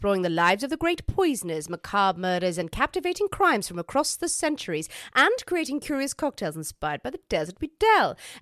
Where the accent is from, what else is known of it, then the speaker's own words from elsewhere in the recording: Ireland; I'm an Irish Catholic.